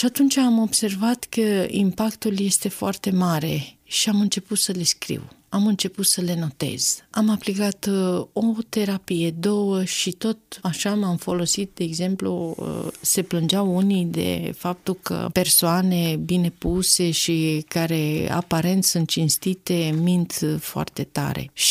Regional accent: Târgu Frumos, Iași County, Romania; sunt din Târgu Frumos, din neamul ursarilor, sunt neam de negustor, pentru că părinții mei erau negustori, rom-negustori

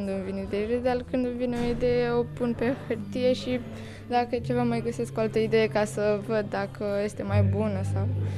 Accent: Bucharest, Romania; sunt din București, sunt în clasa a 6-a, am 12 ani și învăț la școala gimnazială Herăstrău.

